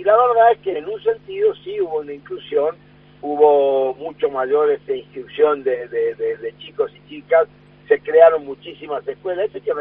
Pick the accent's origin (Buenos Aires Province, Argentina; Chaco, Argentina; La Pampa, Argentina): Chaco, Argentina; Resistencia; Nosotros acá en el Chaco, yo soy de Resistencia